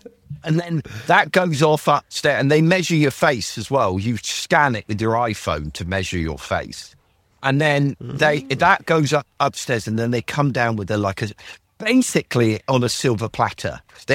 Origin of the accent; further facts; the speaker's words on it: United Kingdom; And I'm British. I don't get excited about anything, you know.